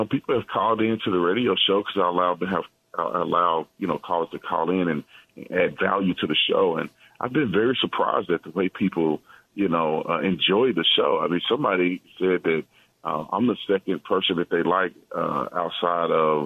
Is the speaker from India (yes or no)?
no; Fort Worth, Texas, United States; Yeah, I'm from Fort Worth, Texas. Yeah, I grew up in an inner city and in a Black community.